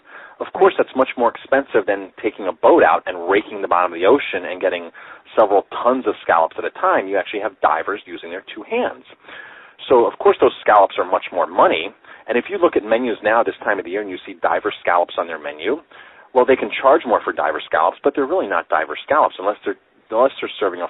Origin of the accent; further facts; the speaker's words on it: New York, United States; I'm from New York, New York State. Not New York City, but New York State. I'm in the beautiful Hudson Valley.